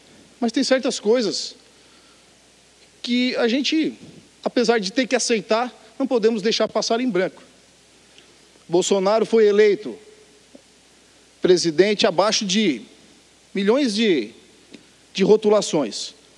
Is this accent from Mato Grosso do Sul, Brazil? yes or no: no; Criciúma, Santa Catarina, Brazil; Eu venho lá da minha cidade, Criciúma, né? 217 mil habitantes.